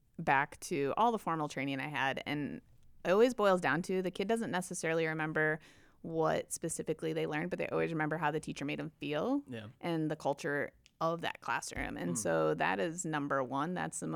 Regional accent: Waterman, Illinois, United States; I grew up in Waterman on a grain farm

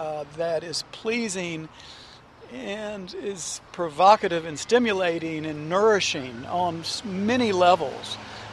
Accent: the South, United States; reminded me a little bit of my growing up in the South and the food of my mother and the ingredients coming just picked that morning.

